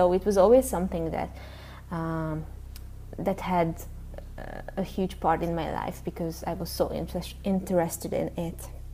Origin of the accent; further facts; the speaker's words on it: Hungary; I'm from Hungary.